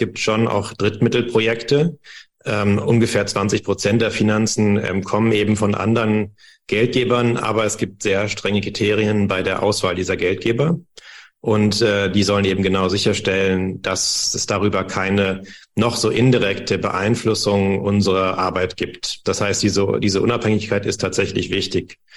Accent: West Germany, Germany; ich bin in Westdeutschland aufgewachsen

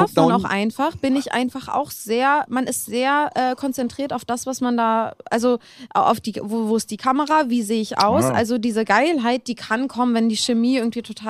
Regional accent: Germany; Weil ich aus Deutschland, weißt du, Deutschland, langweilig.

